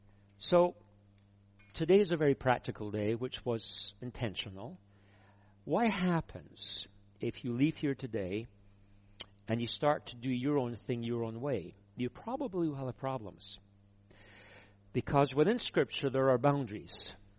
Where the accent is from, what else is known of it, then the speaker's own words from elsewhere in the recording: Scotland, United Kingdom; Well, I'm Scottish.